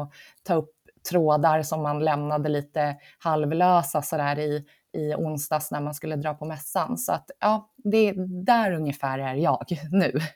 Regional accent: Södertälje, Stockholm County, Sweden; Jag är uppväxt i Södertälje som ligger 3 mil söder om Stockholm. Jag bor fortfarande en bit söder om stan. Nära en liten sjö som jag sitter och blickar ut över nu.

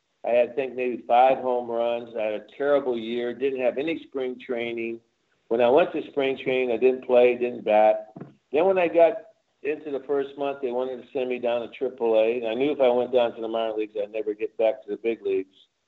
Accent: Detroit, Michigan, United States; I grew up in Detroit, you know, you draw a circle, you get in the middle of it, and you fight

